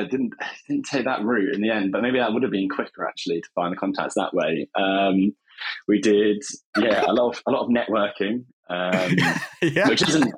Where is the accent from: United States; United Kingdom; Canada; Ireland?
United Kingdom; South West England; And I grew up in North Devon on my dad's farm. My mum was a vet, and we lived by the sea